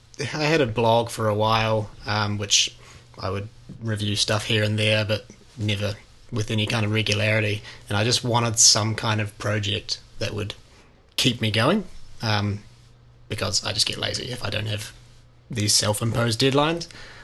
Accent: New Zealand; regardless of the fact that I am from New Zealand.

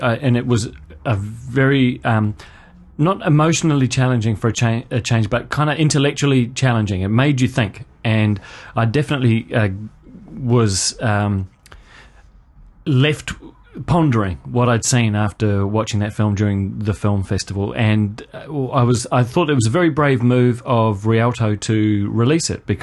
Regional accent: United Kingdom; I'm a refugee from Thatcher's Britain

